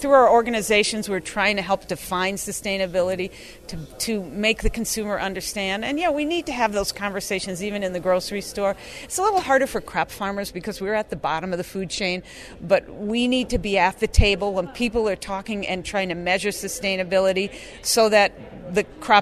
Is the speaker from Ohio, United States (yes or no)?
no; Beaver Dam, Wisconsin, United States; I'm from Beaver Dam, Wisconsin, and I grow not just corn, but corn and soybeans and wheat.